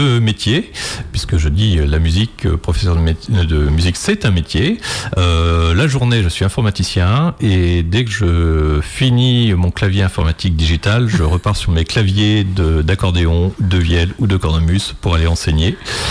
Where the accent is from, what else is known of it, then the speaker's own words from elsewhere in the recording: Centre-Val de Loire, France; Alors moi je viens de la région de Châteauroux, donc en Berry